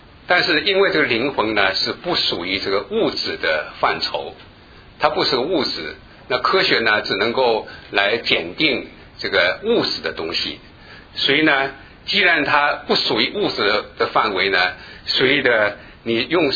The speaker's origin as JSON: {"language": "Chinese", "country": "China", "said": "尤其是我们中国人啊"}